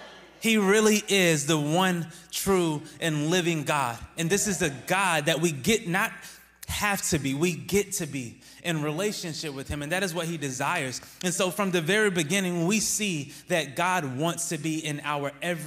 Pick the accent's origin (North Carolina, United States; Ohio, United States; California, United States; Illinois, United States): North Carolina, United States; I'm from North Carolina, so I love trees, fields of them.